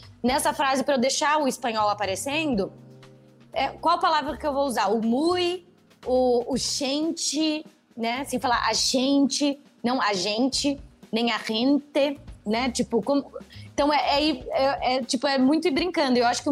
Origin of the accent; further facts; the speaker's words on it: Brazil; first language Portuguese; eu sou brasileira, então eu penso em português.